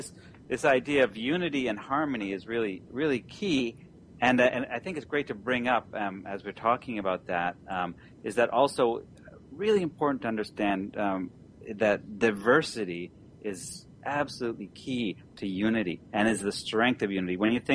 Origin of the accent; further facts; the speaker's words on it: Canada; As a Canadian, it's good I'm spending more time in New York because we tend to be a little too nice